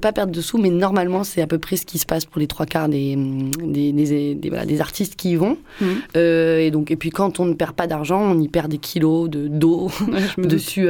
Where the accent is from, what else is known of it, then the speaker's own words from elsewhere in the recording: Aubagne, Provence-Alpes-Côte d'Azur, France; Mais je suis d'Aubagne.